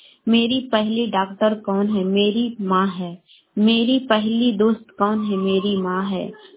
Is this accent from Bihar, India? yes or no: yes; Bihar, India; मैं दुवासा शेखपुरा से बोल रही हूँ। मैं पटना जिला के रहने वाली हूँ।